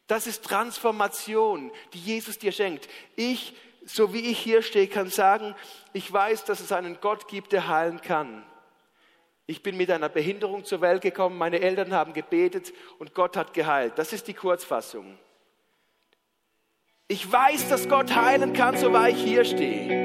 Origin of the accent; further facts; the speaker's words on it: Switzerland; Ja, ich weiß nicht, ich bin Schweizer, ich darf alles.